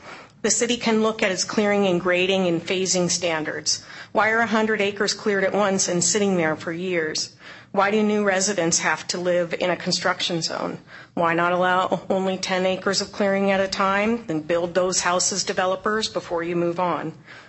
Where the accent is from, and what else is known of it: Black Diamond, Washington, United States; born or raised there; now in Bellevue, United States